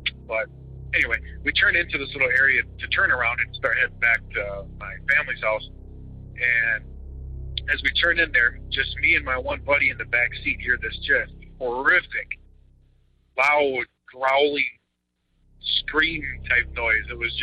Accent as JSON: {"language": "English", "region": "Minnesota", "country": "United States", "tie": "born or raised there", "also_born_or_lived": "South Dakota", "said": "I was in from South Dakota originally, from a reservation out there, and lived in Minnesota just about all my life, though, but family still all lives out there."}